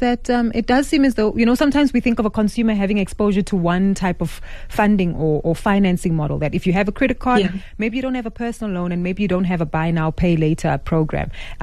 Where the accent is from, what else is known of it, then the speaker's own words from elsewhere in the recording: South Africa; Aisha, it sounds to me like we're very curious as South African consumers, right?